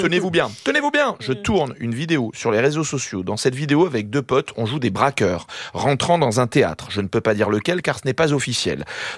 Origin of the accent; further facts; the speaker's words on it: Corsica, France; Je n'ai jamais fait de braquage, mais j'ai grandi en Corse.